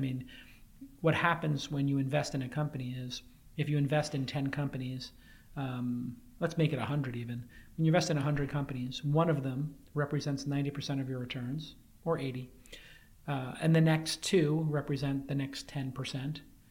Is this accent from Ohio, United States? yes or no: no; Brooklyn, New York, United States; When I grew up in Brooklyn, we would literally have to sit in the back of a taxi, get in an argument with the driver about going to Brooklyn